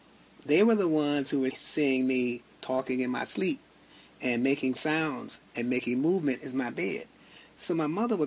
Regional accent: Florida, United States; now in Miramar, United States; I am the commander of the VFW Post 8195 in West Park. I grew up in the Miami-Dade area, currently living now in Miramar.

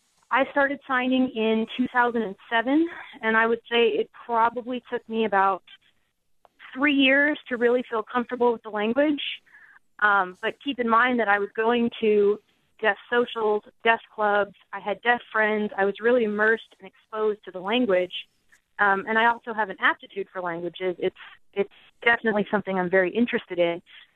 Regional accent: Texas, United States; now in Iowa, United States; I'm originally from Texas. I just moved up here to Iowa in August, and the local dialects are even different.

